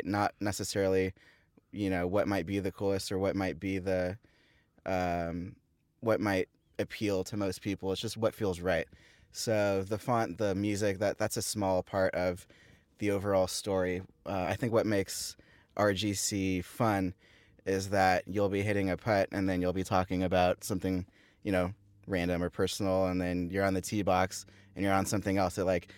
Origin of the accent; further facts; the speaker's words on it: Thousand Oaks, California, United States; So I grew up in Thousand Oaks, just down the freeway, 5 minutes from here.